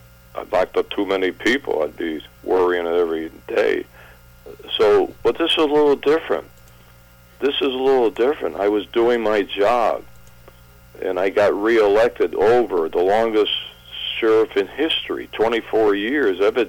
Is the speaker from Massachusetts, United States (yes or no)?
yes; Massachusetts, United States; You know, I like John Kennedy. I'm from Massachusetts.